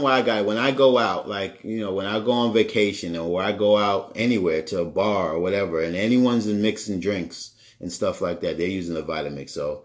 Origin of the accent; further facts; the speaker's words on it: New York, United States; Listen, I'm from New York. I've never had My mom had a little charcoal grill in our backyard.